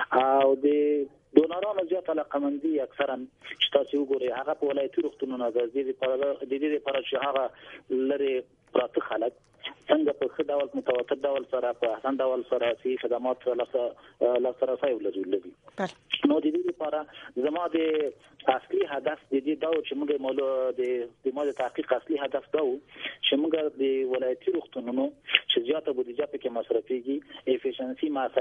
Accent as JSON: {"language": "Persian", "country": "Afghanistan", "said": "ما شما افغان هستم"}